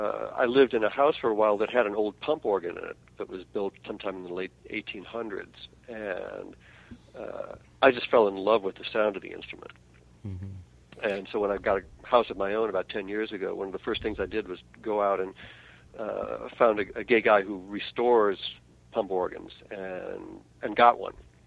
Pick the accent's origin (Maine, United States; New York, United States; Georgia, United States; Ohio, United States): Ohio, United States; Cleveland; There were some people that I had mutual friends with back in the 60s, and when I grew up in Cleveland.